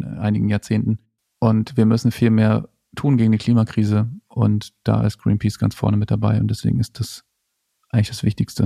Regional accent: Lower Saxony, Germany; selbst ich komme aus Ostfriesland

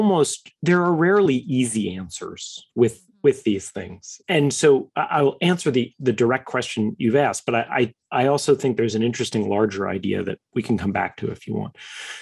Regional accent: New York City, New York, United States; born there; I am a New Yorker by birth, third generation New Yorker. My grandmother and my dad were both born in New York as well. I lived in New York on 9/11.

